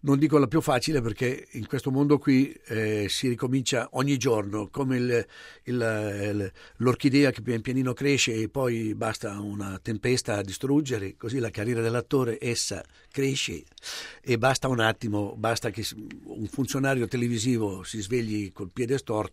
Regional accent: Luino, Lombardy, Italy; io sono di Luino, sul confine svizzero

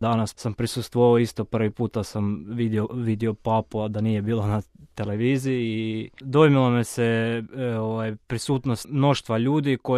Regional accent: Goričan, Međimurje County, Croatia; dolazim iz Župe Goričan, to je malo mjesto u Međimurju, po zanimanju sam student.

